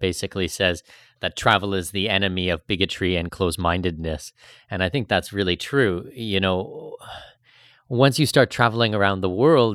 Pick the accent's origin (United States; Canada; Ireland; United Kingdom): Canada; And, you know, I'm Canadian, you're Australian.